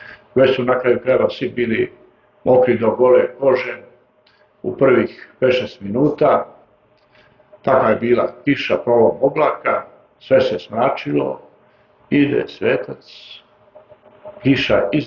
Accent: Nikšić, Nikšić Municipality, Montenegro; Ja kao Nikšićanin malo bi je bilo žao

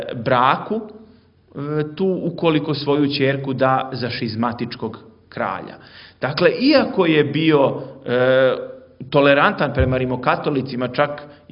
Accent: Vojvodina, Serbia; kad već dolazim iz Vojvodine

